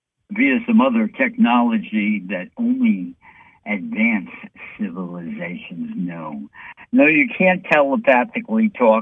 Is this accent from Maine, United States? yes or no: no; New York City, New York, United States; hey, I'm from New York City, and thankfully the governor of New York State is being removed.